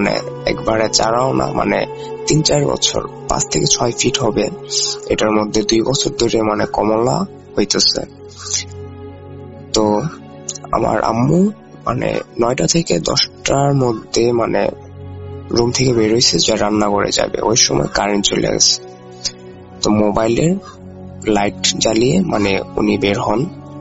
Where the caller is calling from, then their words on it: Narsingdi, Dhaka Division, Bangladesh; ঢাকা বিভাগের নরসিংদি জেলার শেষ বর্ডার থেকে বলছি। শেষ বর্ডার বলার কারণ আমাদের গ্রামটা নরসিংদি জেলার শেষ গ্রামটি, আমাদের গ্রামের পর থেকে নারায়ণগঞ্জ জেলাটি শুরু।